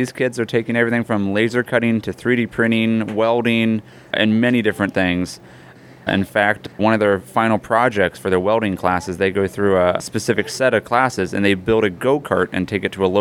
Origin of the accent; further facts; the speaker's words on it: Midwest, United States; I grew up in the Midwest originally, working on cars and farm equipment and off-road vehicles